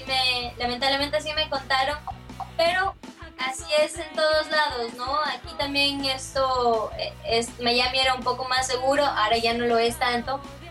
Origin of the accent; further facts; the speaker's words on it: Quito, Pichincha, Ecuador; moved away; Yo cuando salí de Quito para venir acá, salimos a caminar por la pista para montarnos en el avión